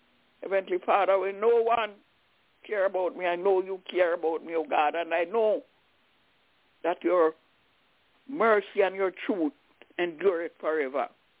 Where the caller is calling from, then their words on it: Albany, New York, United States; I'm calling from Albany in New York.